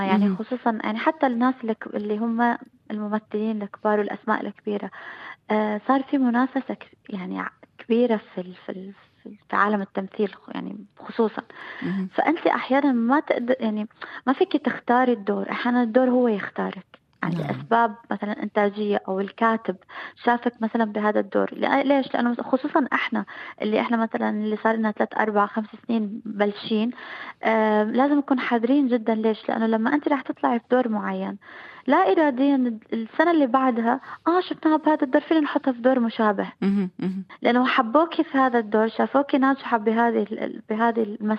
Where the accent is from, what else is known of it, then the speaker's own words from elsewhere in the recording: Iraq; أوكي كعراقية هذا الشيء أكيد